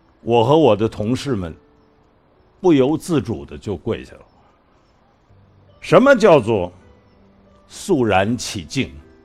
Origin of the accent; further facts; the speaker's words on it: Henan, China; 你是四川的，我是河南的